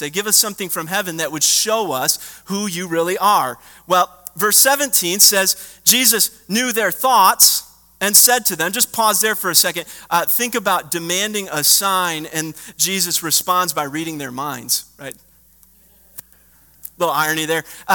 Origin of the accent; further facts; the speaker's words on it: Michigan, United States; I grew up in the 90s as a pretty big basketball fan. Okay, I was growing up in Michigan.